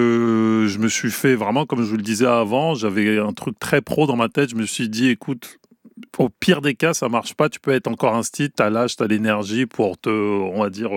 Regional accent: Paris, Île-de-France, France; born there; moi je suis né à Paris dans le 12e

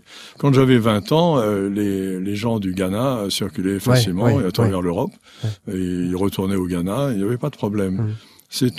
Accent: Nice, Provence-Alpes-Côte d'Azur, France; also born or lived in Mauritius; l'île Maurice, c'est très difficile d'être issu de cet endroit. Quand j'étais enfant à Nice

